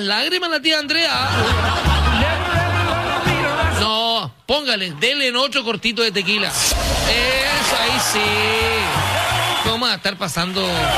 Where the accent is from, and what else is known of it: Viña del Mar, Valparaíso, Chile